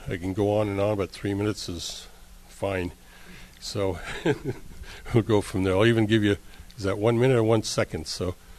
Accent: Haines, Alaska, United States; born and raised in Haines. Went to school here, graduated from Haines High in 1965.

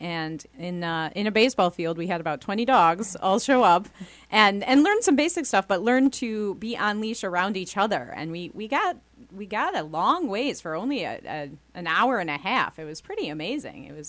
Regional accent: Traverse City, Michigan, United States; I'm from Michigan, northern Michigan. It's the Lower Peninsula, little town called Traverse City. Bigger than here, but not a big city by any means.

